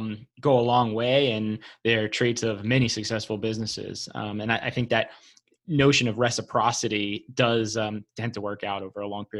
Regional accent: New York, United States; also born or lived in California; I grew up in New York and then spent time in California. Never really felt like I found home until we moved here.

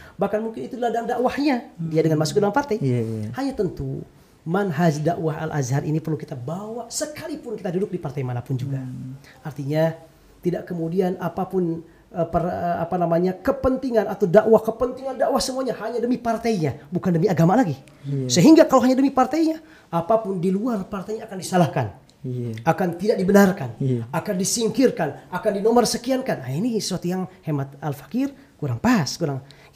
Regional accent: Ciamis, West Java, Indonesia; saya dari Ciamis

